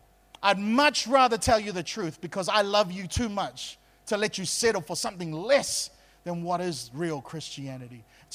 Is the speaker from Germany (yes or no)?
no; New Zealand; I'm a Kiwi, but I will not let this nation go to hell on my watch.